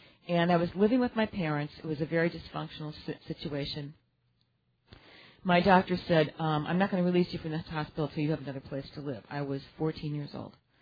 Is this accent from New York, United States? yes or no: no; Ohio, United States; moved away as an adult; I'm actually originally from Ohio, but I lived here for 18 years.